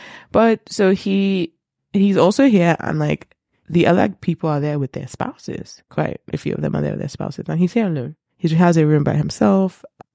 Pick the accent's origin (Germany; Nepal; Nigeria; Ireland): Nigeria; I love Nigerian women, and like, I love being a Nigerian woman, but being a Nigerian woman in this society is sucky.